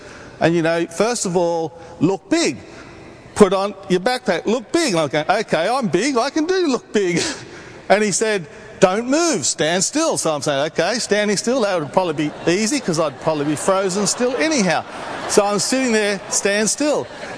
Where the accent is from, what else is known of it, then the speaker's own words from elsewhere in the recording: Australia; I said, mate, I can't have a gun. I'm an Australian. We're not allowed to have guns, you know.